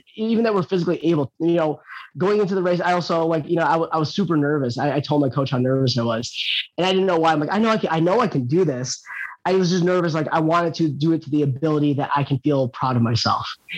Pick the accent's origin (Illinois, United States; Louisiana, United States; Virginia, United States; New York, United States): Illinois, United States; Chicago; I grew up here in the Jordan era, and definitely grew up with a family that loves sports.